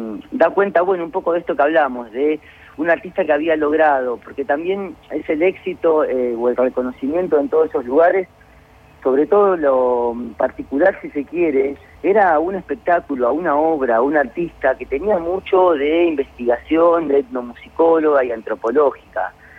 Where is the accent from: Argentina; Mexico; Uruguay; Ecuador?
Argentina; Bahía Blanca, Buenos Aires Province; nosotros somos de Bahía Blanca y mi familia del Coronel Dorrego, pueblo pequeño del sur de la provincia de Buenos Aires